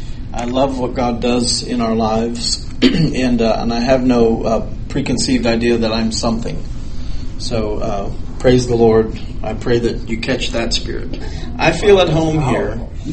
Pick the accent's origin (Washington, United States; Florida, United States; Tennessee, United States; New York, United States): Florida, United States; Homestead; We were raised up in South Florida. In Homestead, Florida.